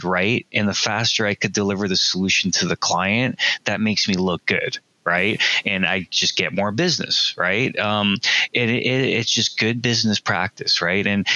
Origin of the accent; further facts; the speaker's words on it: Toronto, Ontario, Canada; I'm in Toronto, and born and raised in Toronto. I'm based out of Toronto here